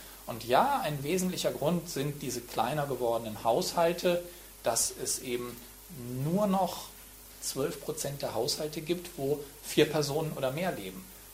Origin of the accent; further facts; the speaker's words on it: Wuppertal, North Rhine-Westphalia, Germany; Ich bin in Wuppertal, am Rande des Rheinlands sozusagen, groß geworden. Und das ist auch keine wachsende, sondern eher eine schrumpfende Region.